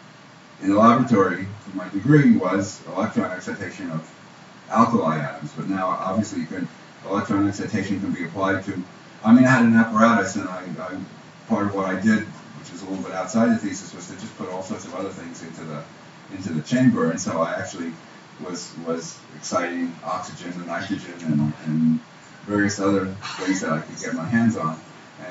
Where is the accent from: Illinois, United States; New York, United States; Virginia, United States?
New York, United States; As a child growing up in New York, I was a member of the Junior Astronomy Club, which is at the Hayden Planetarium.